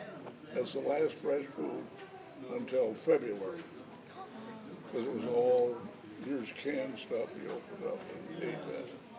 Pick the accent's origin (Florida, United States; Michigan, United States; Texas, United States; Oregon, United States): Michigan, United States; Livonia; Graduating 42 from Plymouth High School. 140 of us, that's all. And I grew up in Livonia, Rosedale Gardens